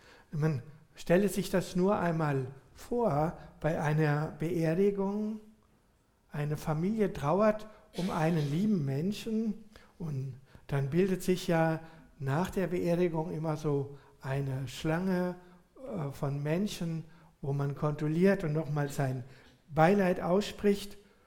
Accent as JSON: {"language": "German", "region": "Rhineland-Palatinate", "country": "Germany", "said": "ich komme aus der Gegend von Mainz, da wird ja viel Fasnacht gefeiert"}